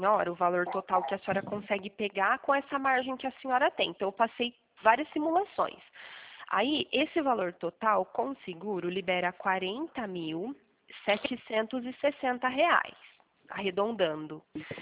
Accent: Pirassununga, São Paulo, Brazil; Então, eu sou de Pirassununga, interior de São Paulo.

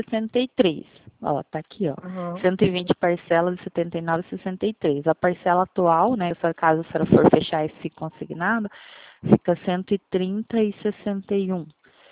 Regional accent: Curitiba, Paraná, Brazil; Eu sou de Curitiba.

